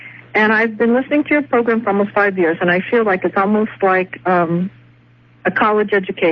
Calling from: Salt Lake City, Utah, United States; Well, I'm calling you from Salt Lake City, K-Talk.

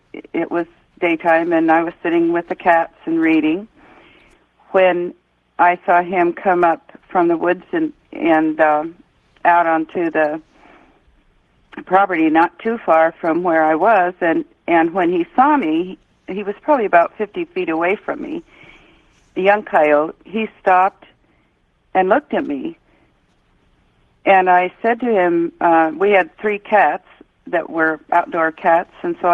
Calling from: Orcas Island, Washington, United States; from Orcas Island in Washington State.

